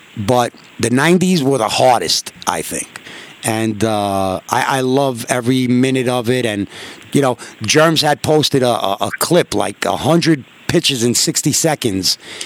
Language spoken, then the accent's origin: English; Queens, New York, United States; Being that I'm from Queens, you know, I don't ring my own bell.